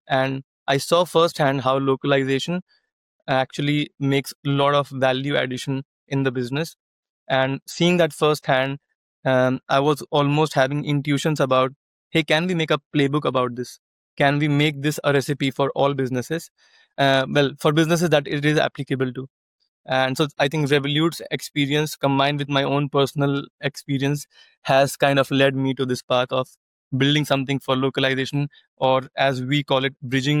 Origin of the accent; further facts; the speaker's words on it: India; So as I mentioned, I grew up in India, also different parts of India. My dad was in a government job, so he used to get transferred a lot.